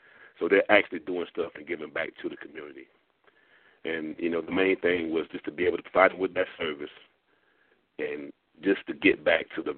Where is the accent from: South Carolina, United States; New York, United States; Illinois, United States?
South Carolina, United States; Myrtle Beach; And growing up in the Myrtle Beach area and always having positive people around me in some aspect